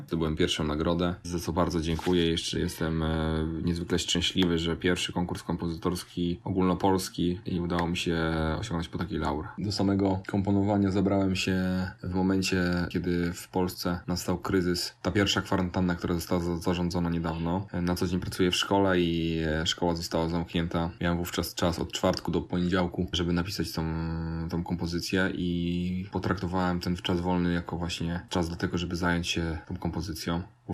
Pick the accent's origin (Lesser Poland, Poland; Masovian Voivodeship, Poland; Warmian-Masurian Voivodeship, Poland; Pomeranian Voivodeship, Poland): Pomeranian Voivodeship, Poland; Miłoszewo; Kultura kaszubska zawsze była mi bliska z racji tego, że pochodzę z regionu Kaszub, z serca Kaszub, pochodzę z Miłoszewa.